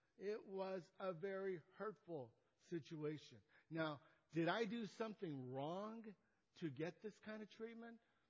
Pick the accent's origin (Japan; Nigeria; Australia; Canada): Japan; English is a second language; now in Gardena, United States; Most of you know that I came from Japan, me and my brother. English is my second language, and so we had to adapt. We moved to Gardena in 1965.